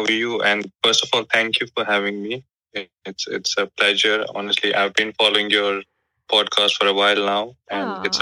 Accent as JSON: {"language": "English", "region": "Jammu and Kashmir", "country": "India", "said": "I came from Kashmir and it was totally different for me."}